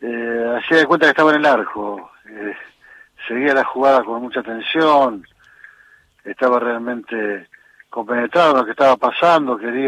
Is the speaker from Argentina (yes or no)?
yes; Argentina; porque somos argentinos.